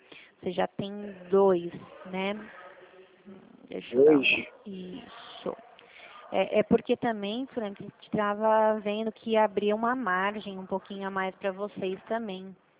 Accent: São Paulo, Brazil; Eu sou aqui de São Paulo, só que da Central.

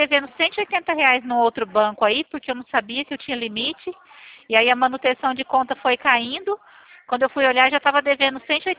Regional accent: Presidente Prudente, São Paulo, Brazil

